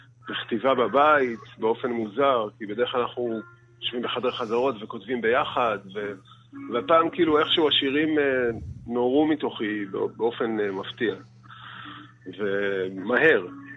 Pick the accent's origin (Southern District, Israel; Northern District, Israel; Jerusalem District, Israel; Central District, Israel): Southern District, Israel; Sderot; אתה יודע, לא כל כך, כי אנחנו, כשגדלנו בסדרות, אז כשהקמנו את הלהקה, המוזיקה המרוקאית זה משהו שהגדולים עשו.